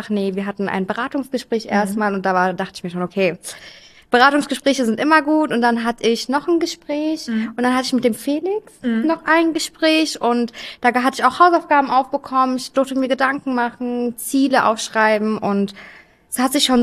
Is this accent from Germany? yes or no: yes; Wiesbaden, Hesse, Germany; ich komme aus Wiesbaden